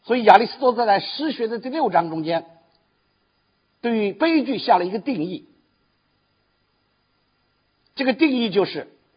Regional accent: China; 就是我们中国人对古希腊的神话了解的很少啊

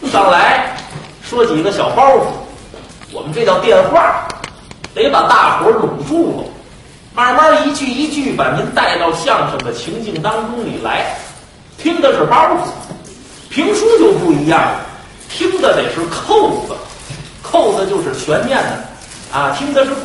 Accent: Tianjin, China; 我是天津人啊，我是从来不去那儿吃饭啊

